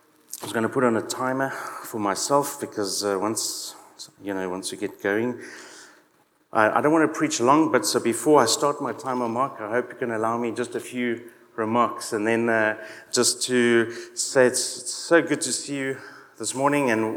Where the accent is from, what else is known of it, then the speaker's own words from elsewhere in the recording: South Africa; moved away; I say, no, I love South Africa. I'm proud of being South African. It's my roots. It's my heritage.